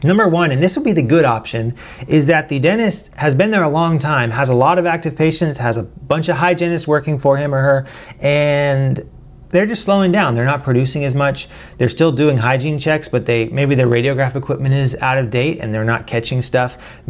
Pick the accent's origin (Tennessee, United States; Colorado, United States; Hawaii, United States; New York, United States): Tennessee, United States; Tennessee's great. I'm from Tennessee. That's where I'm living right now.